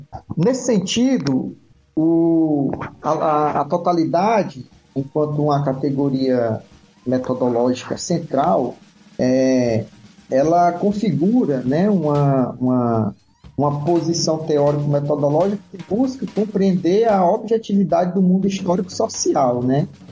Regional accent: Ceará, Brazil; Eu sou aqui do Ceará.

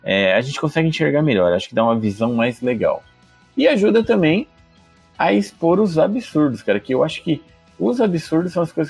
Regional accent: Maringá, Paraná, Brazil; Eu sou de Maringá, cara, aqui em Maringá

